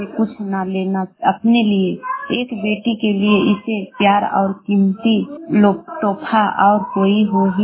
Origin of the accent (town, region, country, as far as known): Bihar, India